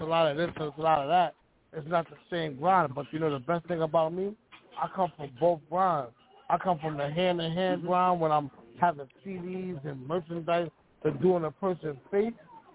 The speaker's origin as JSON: {"language": "English", "town": "Bronx", "region": "New York", "country": "United States", "tie": "born or raised there", "also_born_or_lived": "Miami / Atlanta", "said": "So I'm born and raised in the Bronx, but I lived in Miami, I lived in Atlanta. You know what I mean? I've been everywhere."}